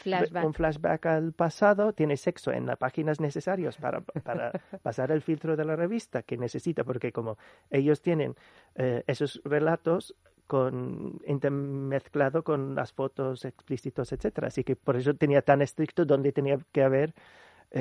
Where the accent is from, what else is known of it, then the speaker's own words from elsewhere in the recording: New York, United States; moved away as an adult; now in Spain; yo soy neoyorquino de pura cepa, que yo nací en el mismo hospital donde nació mi mamá, y mi abuela nació en Manhattan antes de que construyeran el hospital, así que somos pueblerinos de Nueva York, pero llevo mucho tiempo, o sea que yo me mudé a España